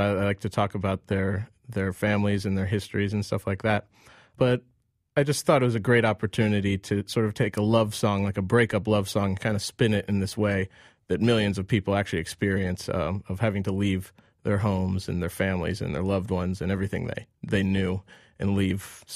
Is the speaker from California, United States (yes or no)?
no; St. Louis, Missouri, United States; and I was born there in St. Louis. In certain ways, I was one of only a handful, seemingly, of South Asian people or Asian people in St. Louis in the 80s.